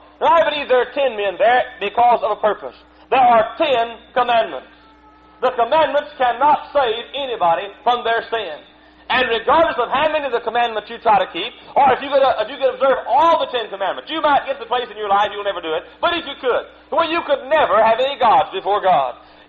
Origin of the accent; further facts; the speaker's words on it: Texas, United States; born there; I was born in Texas. I was born in a poor home, didn't have anything, still don't have anything, never have had a whole lot.